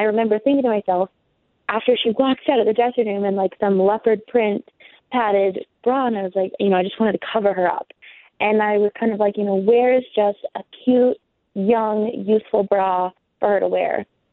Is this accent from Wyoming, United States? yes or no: yes; Wyoming, United States; I mean, I think growing up in Wyoming, I love the space and the ability to just sort of be outside as much as I want.